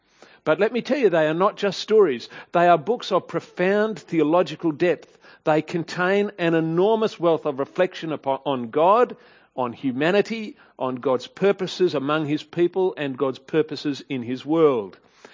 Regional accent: Papua New Guinea; I could not imagine a more idyllic place to grow up. Now, one of the main blessings of growing up in Papua New Guinea

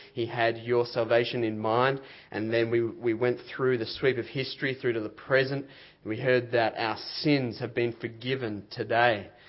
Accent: Diamond Creek, Victoria, Australia; Yous. I'm from Diamond Creek, so I can get away with it. If yous are new or... I like it. If you're new

